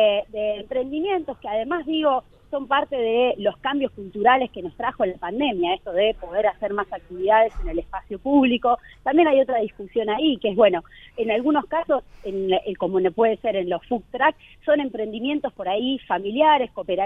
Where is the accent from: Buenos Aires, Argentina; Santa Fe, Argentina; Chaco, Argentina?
Santa Fe, Argentina; Santo Tomé; No lo recuerdo porque yo vengo de Santo Tomé, ¿viste?